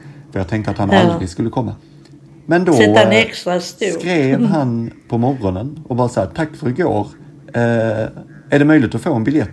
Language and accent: Swedish; Stockholm, Stockholm County, Sweden; men jag kommer härifrån, jag bor i Stockholm.